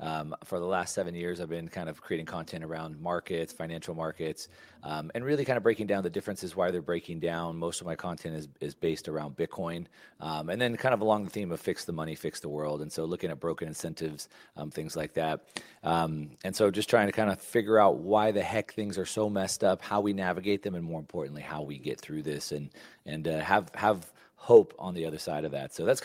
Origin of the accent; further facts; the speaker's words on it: Texas, United States; As a kid growing up in Texas, so you kind of understand how that goes. I kind of grew up that way.